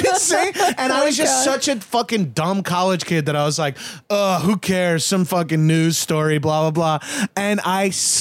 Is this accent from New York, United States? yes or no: yes; New York, United States; I live with all New Yorkers. Like, we're all from Staten Island and Long Island